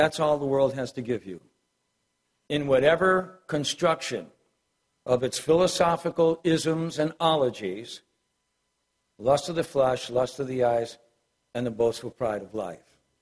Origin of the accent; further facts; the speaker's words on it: Ohio, United States; I grew up in the Midwest in Ohio. My parents immigrated from Ireland.